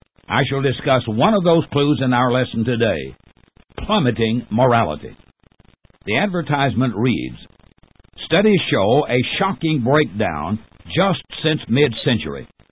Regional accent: Tennessee, United States; came to my hometown in Middle Tennessee

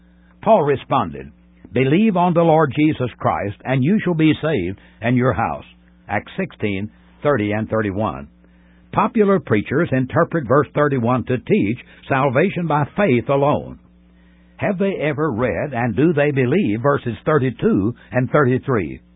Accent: Tennessee, United States; When I was growing up in Middle Tennessee, the congregation where my family worshiped loved to sing Samuel Reed's hymn

